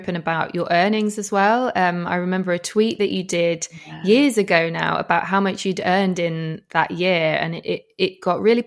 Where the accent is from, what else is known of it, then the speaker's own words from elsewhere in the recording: Yorkshire and the Humber, United Kingdom; We're both from West Yorkshire, yes. Although you still live there and I sadly don't.